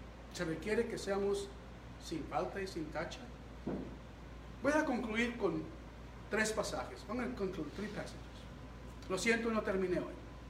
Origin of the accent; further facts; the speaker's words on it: Mexico; como somos mexicanos amigos